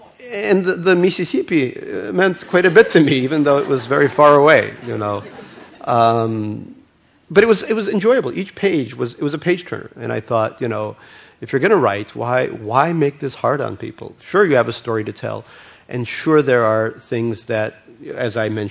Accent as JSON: {"language": "English", "country": "Russia", "tie": "born or raised there", "first_language": "Russian", "second_language": "English", "moved": "yes", "lives_now": "United States", "said": "In Russia, I started reading, or when I came to America, I didn't speak English, so I read in Russian a wonderful book"}